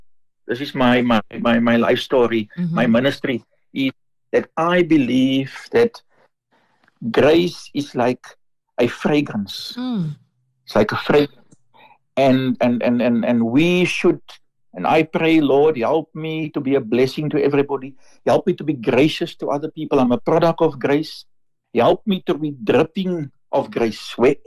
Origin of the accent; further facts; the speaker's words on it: Eastern Cape, South Africa; I grew up in the Eastern Cape, and I know how we grew up there, and what we valued